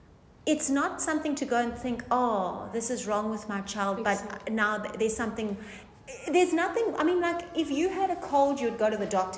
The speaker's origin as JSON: {"language": "English", "country": "South Africa", "also_born_or_lived": "United Kingdom / Namibia", "lives_now": "New Zealand", "said": "I'm from South Africa. I find that, like, and we're living in New Zealand. Mm-hmm. So without saying what it is like in each country, I've also lived in the United Kingdom and in Namibia, which is in Africa."}